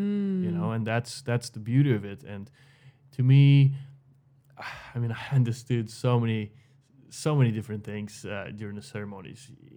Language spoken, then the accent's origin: English; Ukraine; I was raised in Ukraine and in a pretty harsh environment, I would say, where there's a lot of competition.